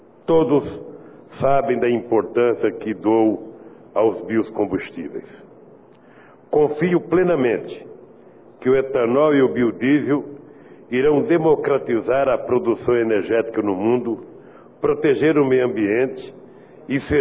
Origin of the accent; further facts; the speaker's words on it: Pernambuco, Brazil; born there; me fizeram lembrar do Carnaval de Recife, capital do meu estado natal.